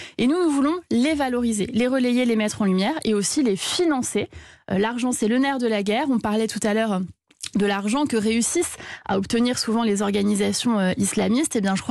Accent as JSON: {"language": "French", "town": "Paris", "region": "Île-de-France", "country": "France", "tie": "born there", "said": "je suis parisienne, je suis née à Paris, mais je suis d'origine corse, mon père est corse, et je vais régulièrement à Ajaccio"}